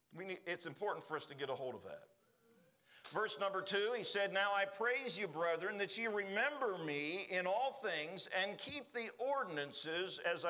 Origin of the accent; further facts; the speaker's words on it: Pennsylvania, United States; I said, I've heard of it. I grew up in Pennsylvania.